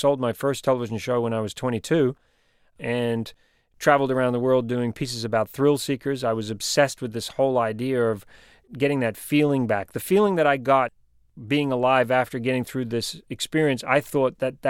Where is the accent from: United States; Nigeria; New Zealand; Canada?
New Zealand; I'm a New Zealander. My accent has changed a little bit, but I've spent my life living around the world, and so my accent is pretty mixed up.